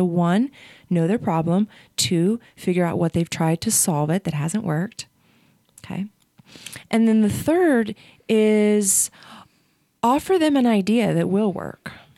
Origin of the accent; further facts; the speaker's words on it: Ohio, United States; I'll say I'm from Ohio and my biological father's from New York City. So I have a lot of New York energy.